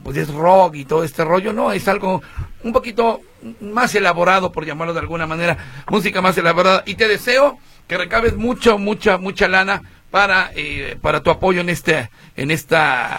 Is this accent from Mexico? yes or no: yes; Veracruz, Mexico; yo como buen jarocho que soy